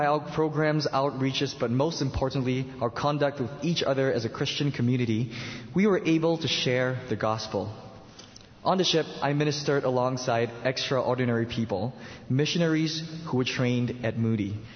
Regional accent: Singapore; I am from Singapore.

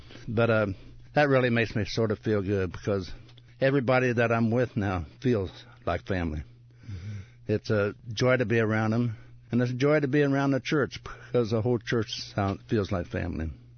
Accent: Mahomet, Illinois, United States; now in Savoy, United States; I grew up in the Muhammad area here, and I was born and raised around Muhammad. And this has been a lifetime love of my life, Muhammad. I love this area. I live in Savoy right now, but it's not too far away.

